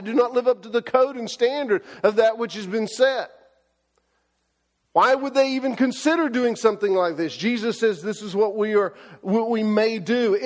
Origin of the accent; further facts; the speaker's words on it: Texas, United States; I grew up in Texas. I know how to do that.